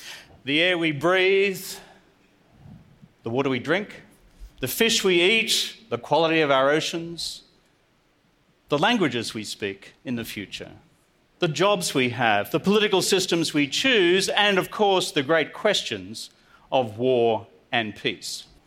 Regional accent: Australia; I'm from Australia. I'm here to help.

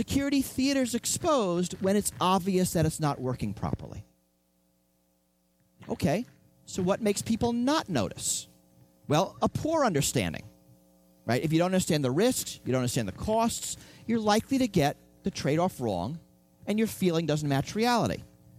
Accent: New York City, New York, United States; born there; I was born in New York City. I could have taken him to New York, and he would have died in a day.

